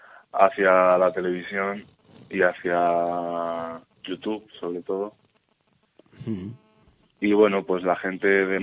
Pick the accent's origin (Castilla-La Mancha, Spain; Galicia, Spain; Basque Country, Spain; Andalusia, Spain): Castilla-La Mancha, Spain; Toledo; now in Madrid, Spain; yo pues desgraciadamente y no tan desgraciadamente me fui de Toledo en busca de trabajo en Madrid porque había muchísima más demanda y pues gracias a Dios lo he encontrado